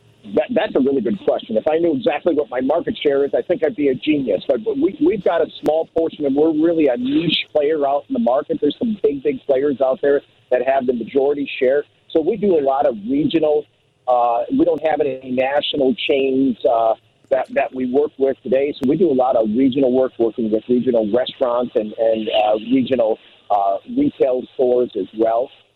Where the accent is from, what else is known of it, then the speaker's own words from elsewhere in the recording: Midwest, United States; You know, I grew up in the Midwest, so I'd love coming back.